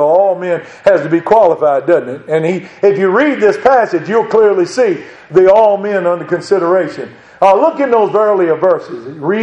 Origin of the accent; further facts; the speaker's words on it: Madison, United States; I grew up in Madison.